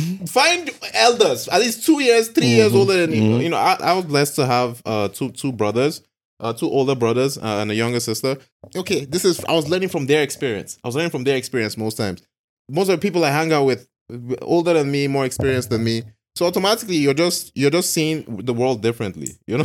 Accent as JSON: {"language": "English", "region": "London", "country": "United Kingdom", "tie": "born there", "said": "So for me, I was born in Hammersmith, West London."}